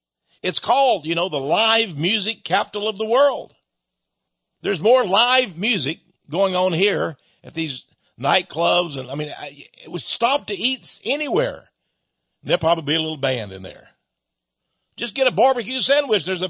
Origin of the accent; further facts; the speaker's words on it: Fred, Texas, United States; born there; So I was born in Fred. I went back there later on